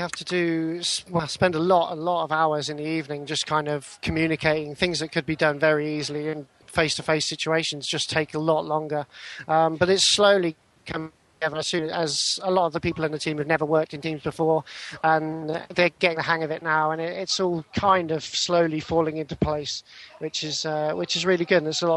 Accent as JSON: {"language": "English", "town": "Banbury", "region": "South East England", "country": "United Kingdom", "said": "I'm from Banbury and the studio is called Digital Mage."}